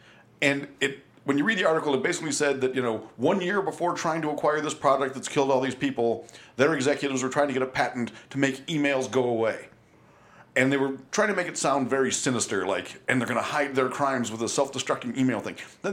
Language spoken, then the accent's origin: English; United States; As an American, that we're playing, you know, protect the ego of the president